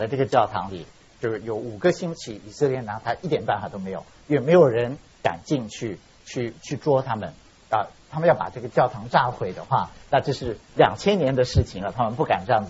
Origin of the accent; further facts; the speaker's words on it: Tianjin, China; 像我是天津人就要回到天津去做这个普查才行。